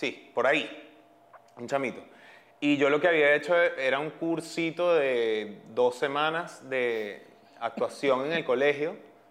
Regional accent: Caracas, Capital District, Venezuela; Yo soy de Caracas.

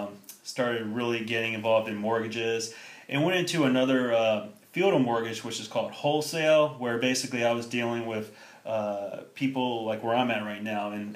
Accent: Chesapeake, Virginia, United States; And I'm from Chesapeake, Virginia, and I decided to go to Winthrop.

